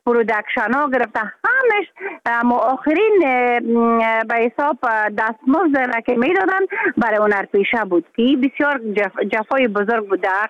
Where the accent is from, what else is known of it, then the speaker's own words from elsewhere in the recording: Afghanistan; moved away; حتی حالا که ما در بیرون از افغانستان هستم